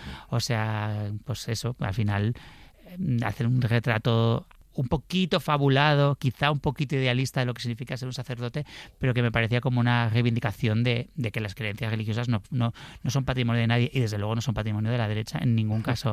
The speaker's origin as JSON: {"language": "Spanish", "town": "Pamplona", "region": "Navarre", "country": "Spain", "moved": "yes", "lives_now": "Madrid, Spain", "said": "como yo vine desde Pamplona en el año 98, buscando un poco estudiar cine, pero también buscando un poco intentar encontrar quién era"}